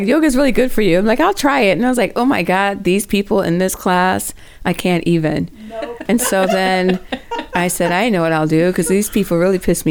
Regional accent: Midwest, United States; probably because of a natural satirical perspective I have from growing up in the Midwest

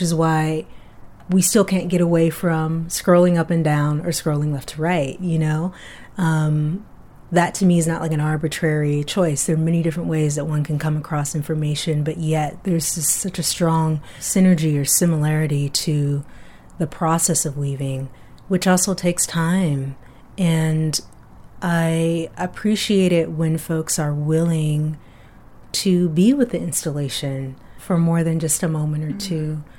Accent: Detroit, Michigan, United States; born there; I was born in Detroit, but they're from the South.

